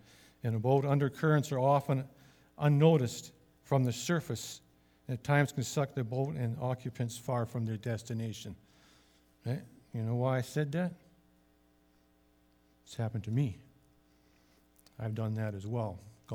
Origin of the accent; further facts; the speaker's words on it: West Coast, United States; Like I said, I grew up on the West Coast. I grew up with water.